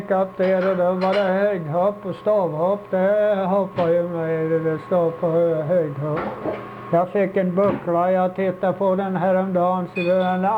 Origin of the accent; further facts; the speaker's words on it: Sweden; när vi var hemma i Sverige och gick i skolan, du vet, vi hade korgbollen där.